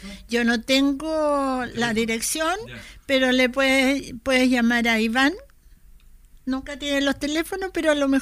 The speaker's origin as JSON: {"language": "Spanish", "region": "Valparaíso", "country": "Chile", "said": "No, yo soy porteña a mucha honra, sí."}